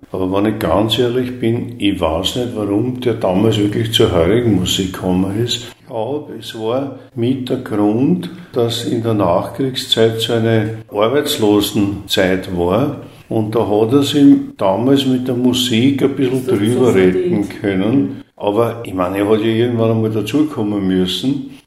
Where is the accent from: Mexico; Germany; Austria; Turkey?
Austria; Vienna; Also wir sind ja großteils bei der Oma aufgewachsen.